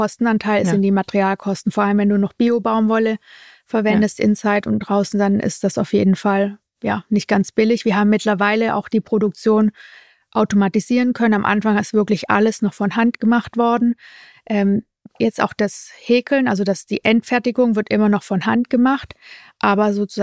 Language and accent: German; Germany; Also so dieses bürokratisch, ich glaube, das sehen wir manchmal uns selber im Weg, ein bisschen als Deutsche.